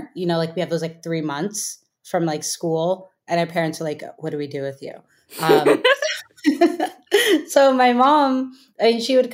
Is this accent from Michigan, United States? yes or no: no; California, United States; I grew up in the Bay, and there was a cooking camp.